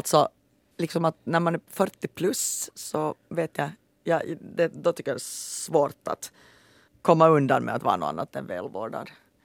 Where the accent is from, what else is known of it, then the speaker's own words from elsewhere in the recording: Finland; jag är kvinna, jag är vit, jag är finlandssvensk